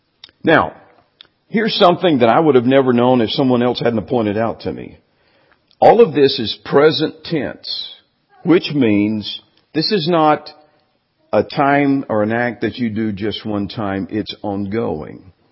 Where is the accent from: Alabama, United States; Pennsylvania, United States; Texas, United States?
Alabama, United States; Birmingham; I grew up in Birmingham, Alabama.